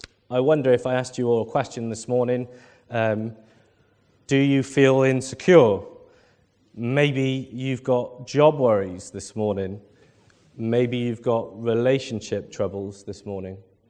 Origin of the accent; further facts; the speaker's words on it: Wales, United Kingdom; Being Welsh, I have 3 points.